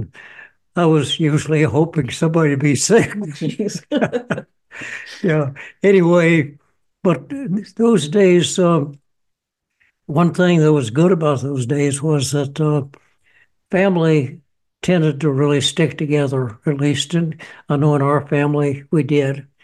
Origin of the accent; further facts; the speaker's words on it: Winchester, Kentucky, United States; born there; I was born in Winchester, Kentucky. It's a town in central Kentucky, about 15 miles east of Lexington. And I was born in 1927.